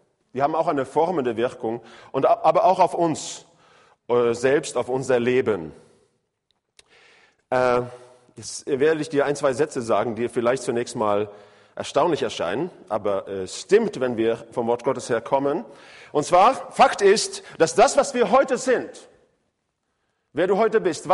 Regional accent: Norway; ich bin ja am Meer aufgewachsen.

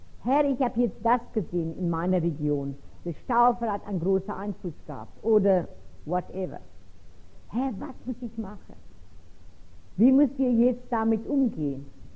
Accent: Pretoria, Gauteng, South Africa; German is a second language; ich komme aus der Stadt Pretoria in Südafrika. Und das war immer bekannt als die Apartheid-Stadt.

